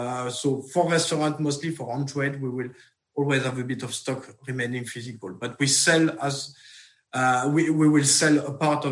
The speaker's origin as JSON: {"language": "English", "country": "France", "second_language": "English", "moved": "as an adult", "lives_now": "United Kingdom", "said": "I arrived in UK in 2003. I'm from France, you can tell by my accent, I guess."}